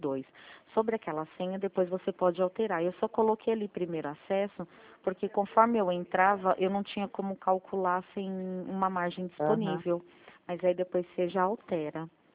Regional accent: São Paulo, Brazil; moved away; eu vim de São Paulo pra cá, né? Que a minha família é daqui do interior e eu morava lá a vida inteira.

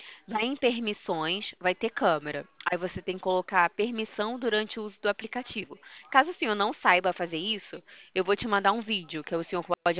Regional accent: Ceará, Brazil; moved away; Não, não, eu nasci, eu sou cearense, aí eu vim morar aqui já tem um tempão.

